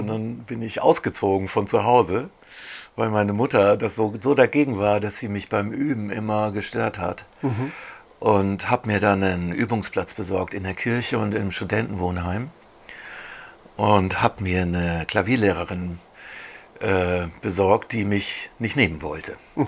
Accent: Hamburg, Germany; ich bin ja Hamburger, ich habe Familie und Freunde

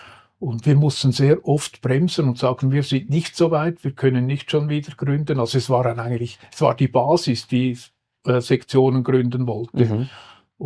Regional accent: Switzerland; Aber auch bei uns in der Schweiz, es funktioniert einfach immer wieder, oder?

